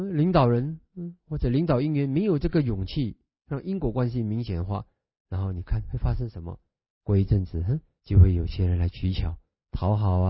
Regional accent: Singapore; 然后我们新加坡人呢就赚大钱

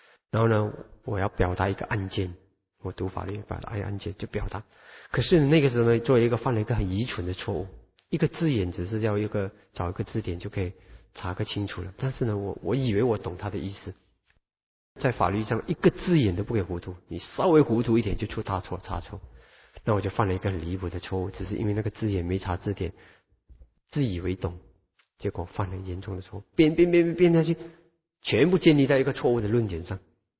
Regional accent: China; 我们中国人的君子报仇十年未晚之类的那种想法会出来。

